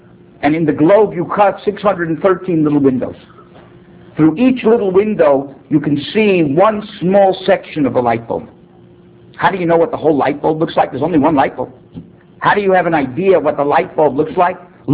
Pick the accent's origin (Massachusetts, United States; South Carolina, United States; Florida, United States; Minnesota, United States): Florida, United States; Miami; I grew up in Miami, and I attended the Hebrew Academy there